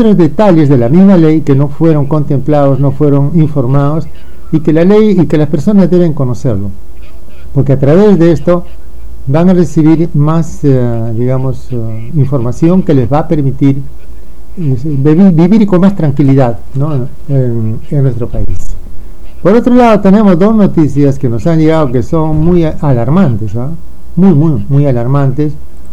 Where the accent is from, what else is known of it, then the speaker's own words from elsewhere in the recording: Peru; ¿qué somos los peruanos para los funcionarios que están allí